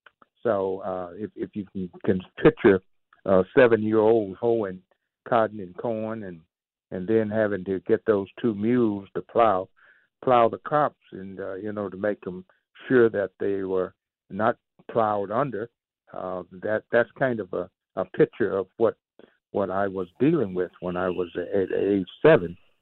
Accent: Mississippi, United States; Well, in growing up in Mississippi, I think if you have a picture of black families growing up in Mississippi in the 1940s, 50s, and the 60s in the Civil Rights era

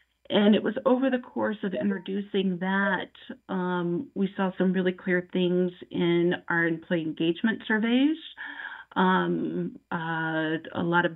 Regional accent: Fort Wayne, Indiana, United States; now in Chicago, United States; I grew up in Indiana over in Fort Wayne, so I get that time back to go over there and spend time with them.

